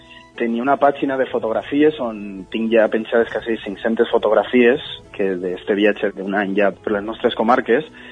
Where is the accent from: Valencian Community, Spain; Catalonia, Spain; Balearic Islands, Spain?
Valencian Community, Spain; reflexionar sobre qui som els valencians, què volem ser